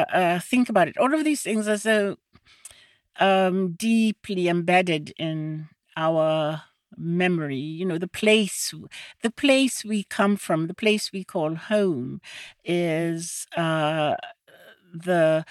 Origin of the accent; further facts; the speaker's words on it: Antigua & Barbuda; I grew up on Nelson Street. I grew up in a neighborhood in Antigua that had five streets named after English criminals, really.